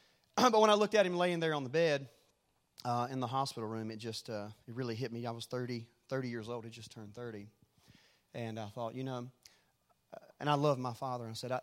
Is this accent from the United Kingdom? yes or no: no; North Carolina, United States; And at that time, especially in the South, we're from North Carolina, that wasn't incredibly accepted.